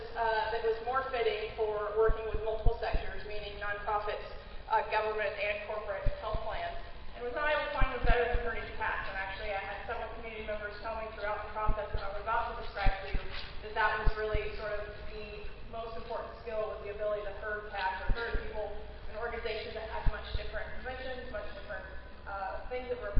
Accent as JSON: {"language": "English", "region": "Oregon", "country": "United States", "said": "I am from Oregon, so I made the trip yesterday"}